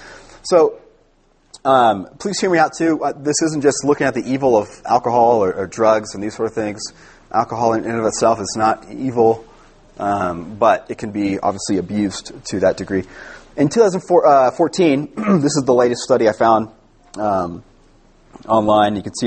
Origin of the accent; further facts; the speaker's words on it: Oxnard, California, United States; I grew up in Oxnard, California, and this is a major problem.